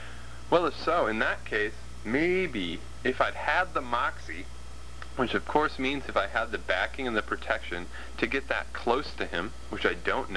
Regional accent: United States; Maybe it's because I'm an American

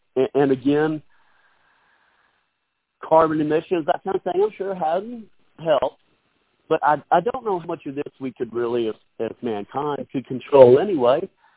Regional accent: New Orleans, Louisiana, United States; accent: New Orleanian; growing up in New Orleans, I've always been fascinated by weather and hurricanes. I want to say hurricanes. That's kind of that New Orleanian yad accent. I get teased about that up here.

